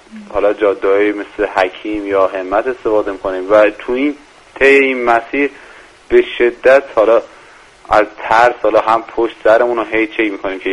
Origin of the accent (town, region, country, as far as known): Qods, Tehran Province, Iran